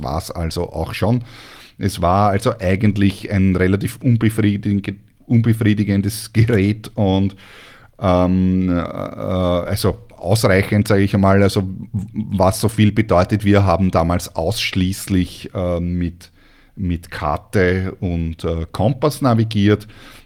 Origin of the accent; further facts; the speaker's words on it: Austria; Aufgewachsen bin ich ja in Österreich mit der Segeljolle auf dem See oder auf dem Fluss